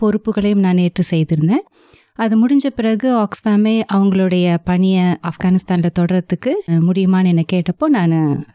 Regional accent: Ooty, Tamil Nadu, India; நான் பிறந்து வளர்ந்தது எல்லாமே நீல்கிரீஸில், அதாவது ஊட்டி என்ற ஒரு மலைப்பிரதேசத்தில் தான் நான் பிறந்து வளர்ந்தேன்.

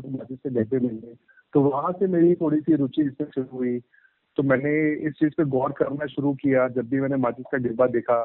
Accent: Delhi, India; दिल्ली का रहने वाला हूँ। फिलहाल 32 साल मेरी उम्र है

